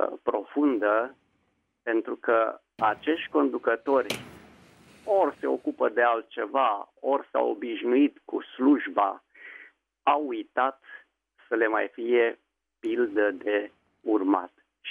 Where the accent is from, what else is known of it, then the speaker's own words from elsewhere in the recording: Vulcana-Băi, Dâmbovița, Romania; sunt din Vulcana Băi Dâmbovița